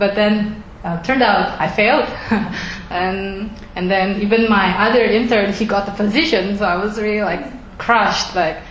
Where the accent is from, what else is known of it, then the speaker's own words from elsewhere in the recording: Indonesia; I'm from Indonesia. I'm Chinese-born Indonesia.